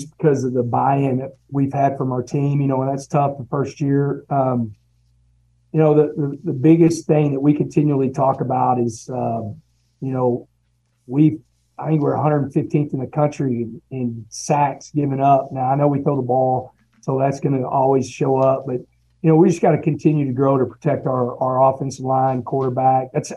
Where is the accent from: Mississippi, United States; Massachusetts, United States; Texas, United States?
Texas, United States; You know, I'm from Texas, you know, born in Texas, never coached anywhere else, never lived anywhere else.